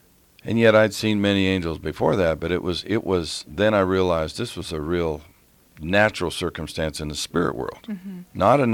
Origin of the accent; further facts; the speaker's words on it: Denver, Colorado, United States; I'm from Denver.